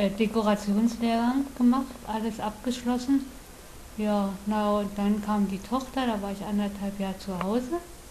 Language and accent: German; Berlin, Germany; born there; Na, ich bin 42 geboren in Berlin-Karlshorst, also Stadtbezirk Lichtenberg